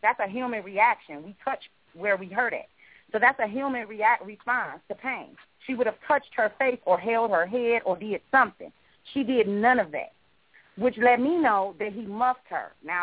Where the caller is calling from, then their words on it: Jacksonville, Florida, United States; Jacksonville. Hi, this is